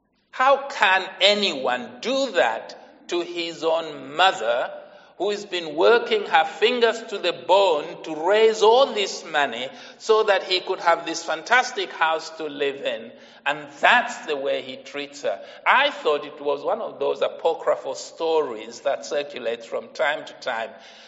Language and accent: English; Zambia; now in United Kingdom; I come from Zambia in Africa. And on Wednesday, I am going to be 70 years old.